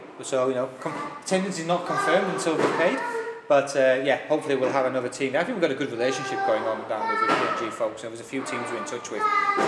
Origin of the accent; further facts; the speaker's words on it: England, United Kingdom; I just think, as an Englishman, I don't like to say it